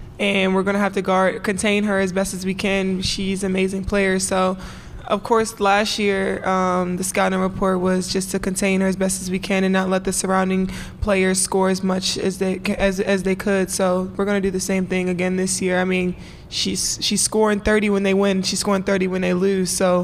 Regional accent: Baltimore, Maryland, United States; It's where I'm from. I'm from Baltimore, so that's just kind of what we do.

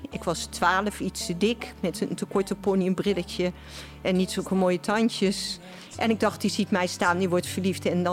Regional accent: Utrecht, Netherlands; Ik ben geboren op de Oude Gracht, boven het café van mijn oma, de moeder van mijn vader. Maar daar heb ik maar een half jaar gewoond en toen zijn mijn ouders naar een keurige wijk in Utrecht verhuisd.

